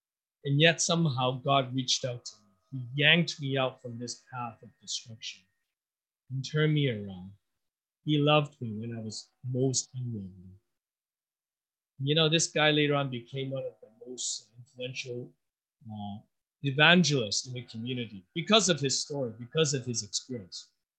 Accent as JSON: {"language": "English", "country": "Hong Kong", "tie": "born or raised there", "also_born_or_lived": "Canada / United States", "said": "I grew up in Hong Kong, came from Canada, and lived in the States."}